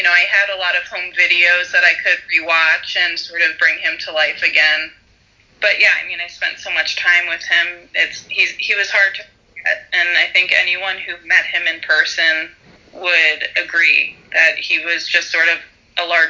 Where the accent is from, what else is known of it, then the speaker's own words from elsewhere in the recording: New York City, New York, United States; I grew up in New York City, and he lived 40 blocks south of me.